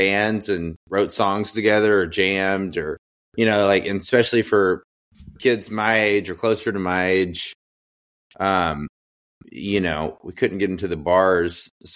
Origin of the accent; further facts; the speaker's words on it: Bowling Green, Kentucky, United States; also born or lived in Madisonville; I was born in Madisonville, which is like a small like coal mining town, northwest part of Kentucky, and then pretty much grew up from the age of 5 until I left with the band when I was like 16 in Bowling Green.